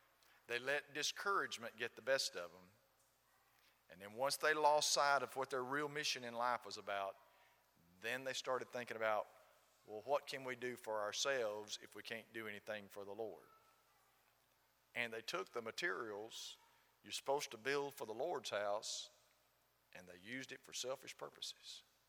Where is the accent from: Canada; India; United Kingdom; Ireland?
United Kingdom; Scotland; now in United States; From my perspective as a Scotsman